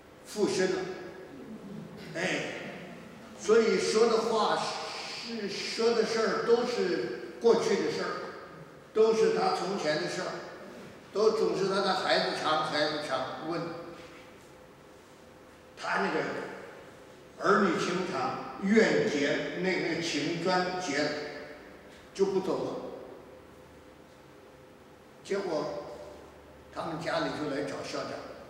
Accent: Tianjin, China; 我小的时候在天津模范学校小学读书住校

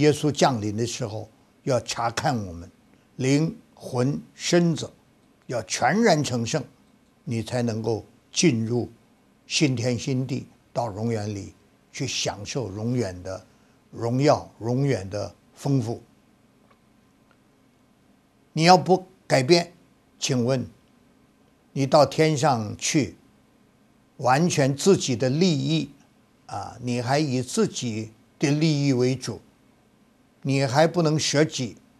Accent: China; 能够饶恕人七次，我们中国人是三次就不行，两次可以，三次不行

